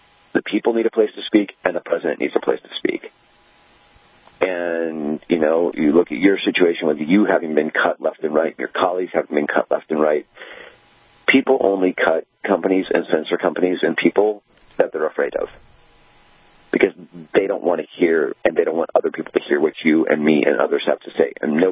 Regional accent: Scottsdale, Arizona, United States; I had my first business selling custom auto parts for luxury cars when I grew up in Scottsdale, Arizona.

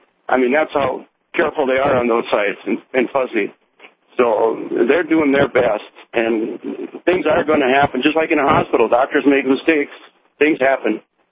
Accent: Bemidji, Minnesota, United States; From Bemidji, Minnesota, but I'm working out here in the oil patch.

